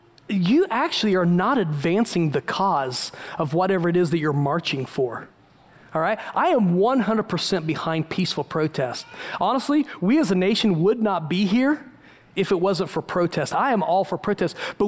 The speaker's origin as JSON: {"language": "English", "region": "Indiana", "country": "United States", "tie": "born or raised there", "said": "I was raised in Indiana, and we were a bunch of, you know, rednecks to some degree, and I hung out with a bunch of rednecks, and we didn't know a black person."}